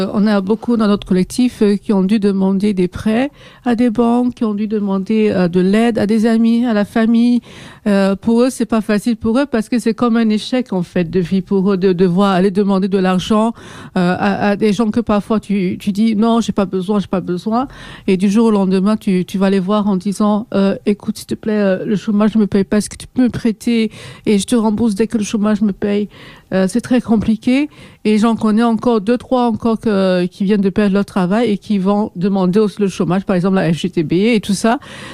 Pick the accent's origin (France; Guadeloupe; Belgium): Belgium; Molenbeek, Brussels-Capital Region; moi, je suis de Molenbeek au Kölbeek.